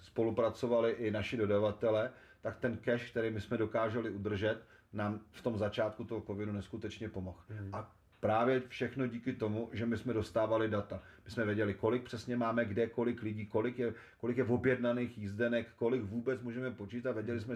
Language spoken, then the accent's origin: Czech; Blížejov, Plzeň Region, Czechia; Z Blížejova. Já jsem pyšnej na to, že jsem z Blížejova.